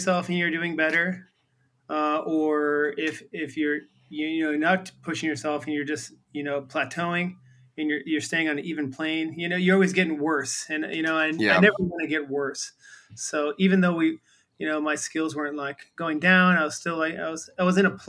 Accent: Boston, Massachusetts, United States; Went from Boston to San Diego, and I didn't want to go back to the East Coast.

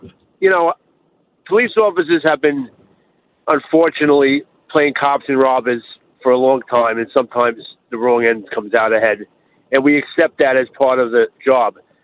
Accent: Massapequa, New York, United States; A helicopter landed in my hometown today to pick up this woman. We all knew what was going on before it was on the news because it's Massapequa. It's a town of cops.

